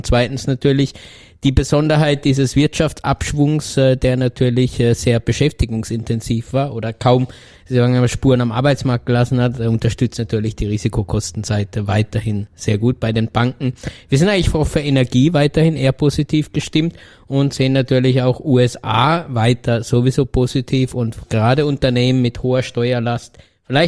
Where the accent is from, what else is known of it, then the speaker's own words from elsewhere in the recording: Germany; born there; Aber als gebürtiger Deutscher muss ich schon auch sagen